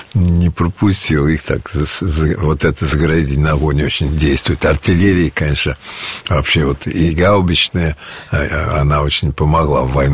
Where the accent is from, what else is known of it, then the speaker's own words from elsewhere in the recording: Ryazan, Ryazan Oblast, Russia; мы из Рязани.